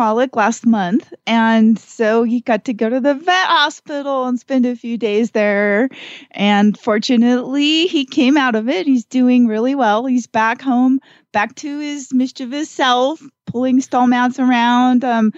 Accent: Gardnerville, Nevada, United States; from Gardnerville, Nevada.

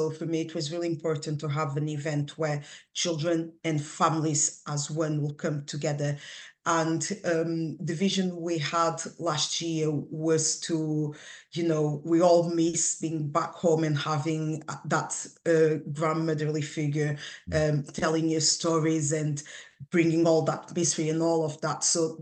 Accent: Guinea-Bissau; I'm originally from Guinea-Bissau, which was colonized by Portugal.

